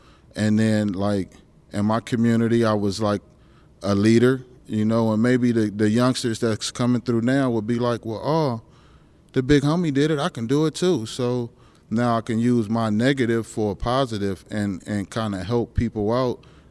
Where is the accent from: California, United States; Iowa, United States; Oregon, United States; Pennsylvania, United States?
California, United States; Compton; now in Alaska, United States; it's a little more resources here in Alaska, but I'm from Compton.